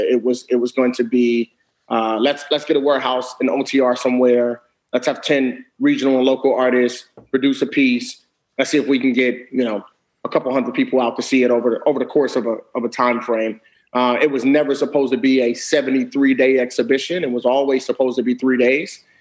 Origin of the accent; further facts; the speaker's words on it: Cincinnati, Ohio, United States; specifically the art organizations in the city of Cincinnati, you know, my hometown, have been really intentional